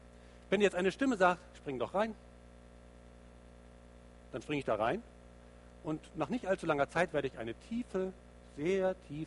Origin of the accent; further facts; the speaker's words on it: Lübeck, Schleswig-Holstein, Germany; Ich kannte so eine Straße bei uns in Lübeck, wo ich aufgewachsen bin, über eine große Brücke, eine breite Straße, und dahinter war plötzlich Ende